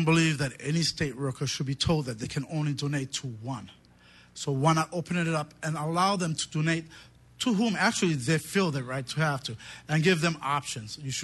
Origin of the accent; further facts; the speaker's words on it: Kalihi, Hawaii, United States; my family actually originally comes from Kohala. So we come from Kohala on the Big Island. Both sets of my grandparents moved from the Big Island to Oahu. One set went to Waianae, the other set went to Kalihi. So I was raised in Kalihi. Kalihi Kai